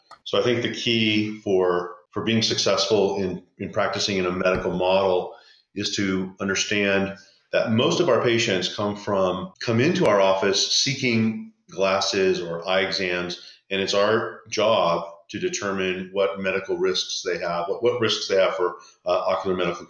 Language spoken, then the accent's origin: English; Las Vegas, Nevada, United States; I grew up here in Las Vegas, Nevada, went to college.